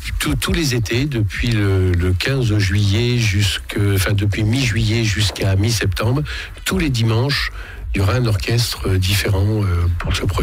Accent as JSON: {"language": "French", "town": "Moulins", "region": "Auvergne-Rhône-Alpes", "country": "France", "tie": "born there", "said": "je suis né à Moulins, mais j'habite entre les deux. J'habite à Villeneuve-sur-Allier, donc je suis à 25 minutes de Nevers et 15 minutes de Moulins"}